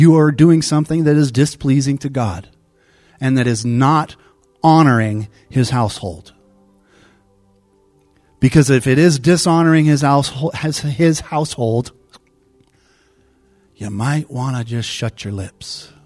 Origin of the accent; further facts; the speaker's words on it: Ireland; Now, I'm Irish, so I can make all the Irish jokes I want.